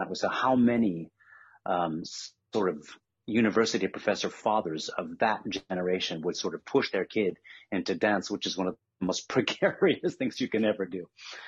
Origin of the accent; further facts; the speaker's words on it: United States; moved away as an adult; now in Brussels, Belgium; To the extent that I ever grew up, I grew up in the U.S. I spent 27 years in the U.S.